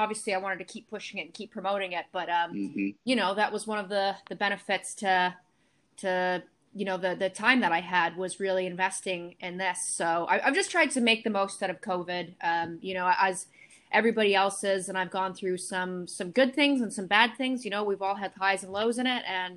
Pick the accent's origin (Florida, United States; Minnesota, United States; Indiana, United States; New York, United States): Florida, United States; Tampa; also born or lived in Calgary, Canada; I was born in Calgary in the 1987. And then in 1991, when I was about turning 4 years old, we moved to Tampa, Florida. And I lived there for the first, you know, 6 years of my life.